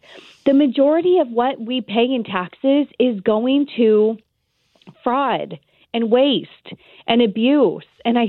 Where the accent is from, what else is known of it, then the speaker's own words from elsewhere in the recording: California, United States; I'm born and raised in California